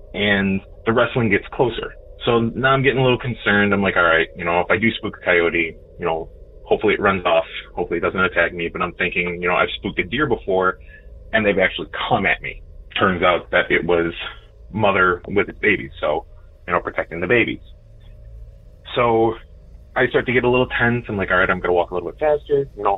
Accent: Illinois, United States; I am from Chicagoland, northwest suburbs of Illinois.

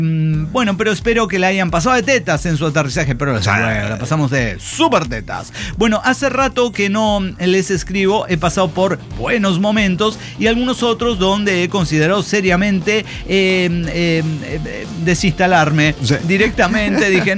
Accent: Guatemala; Y nosotros le decíamos, somos guatemaltecos de Guatemala.

